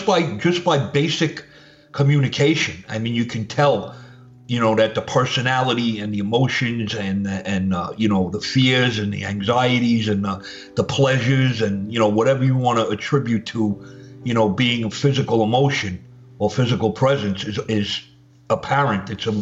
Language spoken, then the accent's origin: English; Brooklyn, New York, United States; like myself, he was born and raised in Brooklyn.